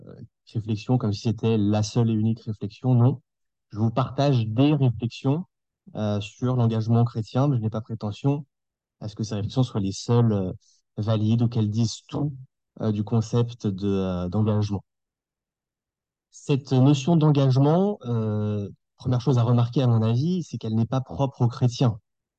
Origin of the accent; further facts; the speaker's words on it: Lyon, Auvergne-Rhône-Alpes, France; now in Paris, France; Je suis de Lyon à l'origine, donc maintenant je vis à Paris et dans l'Aisne.